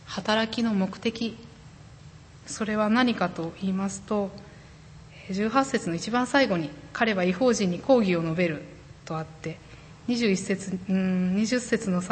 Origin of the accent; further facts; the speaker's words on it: Shiga, Japan; 私は滋賀県出身なんですけれども、滋賀県には琵琶湖という大きな湖があります。